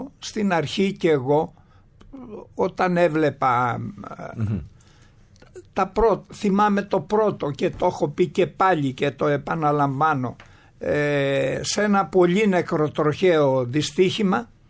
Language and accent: Greek; Karaiskakis, Western Greece, Greece; Εγώ είμαι καταγωγή από την Έτωλα Καρνανία, χωριό Καραϊσκάκη που είναι σχεδόν ενωμένο με τον Αστακό, από τον Αστακό δηλαδή.